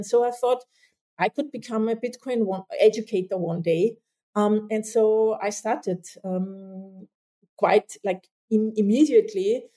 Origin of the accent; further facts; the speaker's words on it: Austria; English is a second language; I say we now in Europe. I'm from Austria.